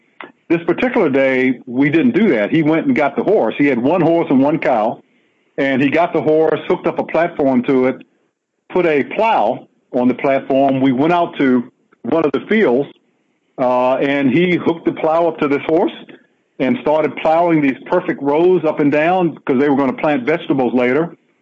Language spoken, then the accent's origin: English; Washington, District of Columbia, United States; because growing up in Southeast D.C., I didn't consider it fortunate at the time